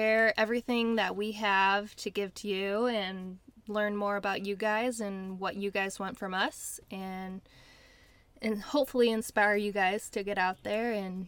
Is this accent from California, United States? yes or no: yes; California, United States; I am from the Bay Area, California.